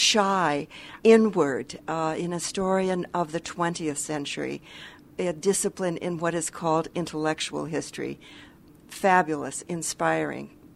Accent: Ohio, United States; also born or lived in Michigan; I grew up in Ohio and Michigan.

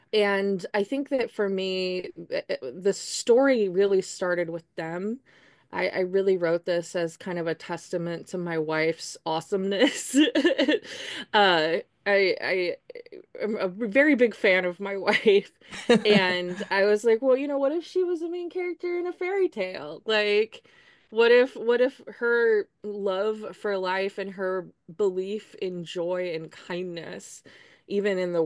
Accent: Nebraska, United States; I grew up in Nebraska, where we have the Missouri River, but we don't have any big bodies of water with beaches.

